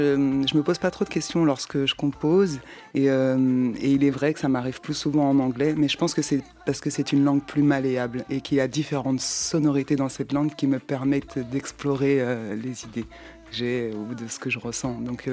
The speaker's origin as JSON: {"language": "French", "country": "Cape Verde", "first_language": "Portuguese", "second_language": "French", "lives_now": "France", "said": "j'ai ma première langue maternelle donc, qui est le portugais et le créole capverdien donc, qui était parlé dans ma famille. Et voilà, et vivant en France, je n'ai pas l'occasion de pouvoir la pratiquer."}